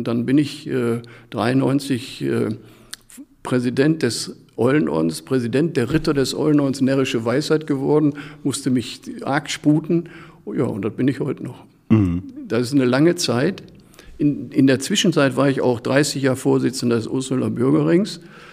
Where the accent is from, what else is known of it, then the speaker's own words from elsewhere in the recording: Oberhausen, North Rhine-Westphalia, Germany; Und so bin ich dann als Karnevalist in Vondern groß geworden